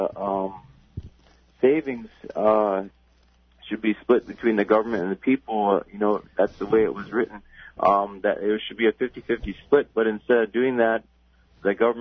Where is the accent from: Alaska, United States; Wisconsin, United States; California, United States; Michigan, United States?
Alaska, United States; Elim; now in Shishmaref, United States; I come from here in Shishmaref. It's a village of 600 people, just north of Nome. I'm originally from Elam. It's a smaller community near Nome, of 300 people.